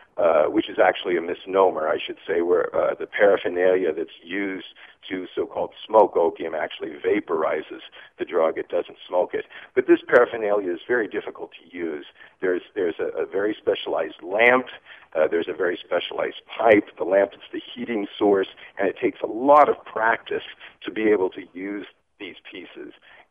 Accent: San Diego, California, United States; because I'm from San Diego and it's a Navy town.

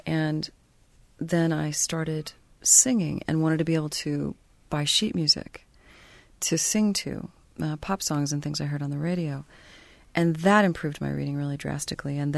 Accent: Torrance, California, United States; moved away as an adult; I grew up in Torrance, which is in Southern California. And I left as soon as I was done with high school and really pretty much never went back to L.A. Lived all over the country and Southeast Asia.

